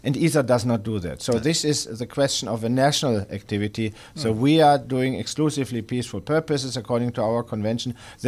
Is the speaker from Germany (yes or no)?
yes; Germany; English is a second language; moved away; especially also in my home country or my former home country, Germany